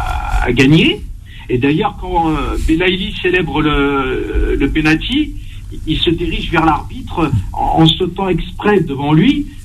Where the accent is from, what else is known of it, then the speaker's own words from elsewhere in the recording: Algeria; je suis algérien, donc supporter algérien.